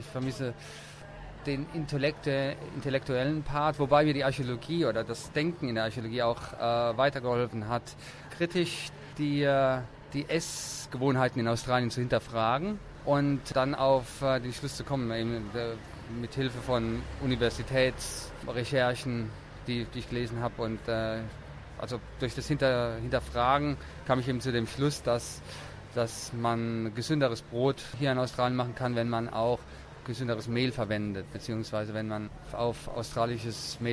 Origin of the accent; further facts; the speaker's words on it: Neustadt, Germany; mit dem lokalen Bäcker aus meiner Heimatstadt Neustadt